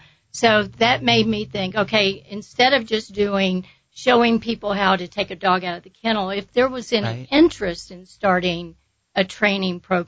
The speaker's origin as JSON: {"language": "English", "town": "Austin", "region": "Texas", "country": "United States", "said": "I'm from Austin, Texas. I'm a seasonal resident here in the Ruidoso area up in Alto."}